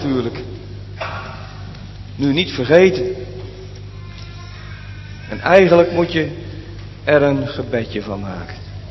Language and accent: Dutch; Urk, Flevoland, Netherlands; Want wij komen uit Urk. En Urk lag vroeger in de Zuiderzee.